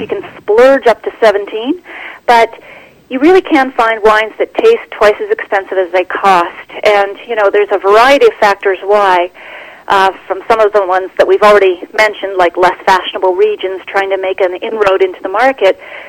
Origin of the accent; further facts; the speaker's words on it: Halifax, Nova Scotia, Canada; now in Ottawa, Canada; I was raised on the East Coast, just outside of Halifax, and now I've been living in Ottawa for about 12 years now.